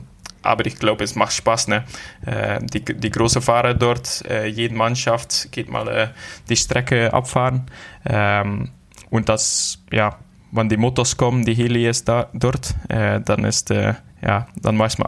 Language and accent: German; Waregem, Flanders, Belgium; German is a second language; Ich bin dort aufgewachsen. Bis 25 Jahre bin ich in Waregem.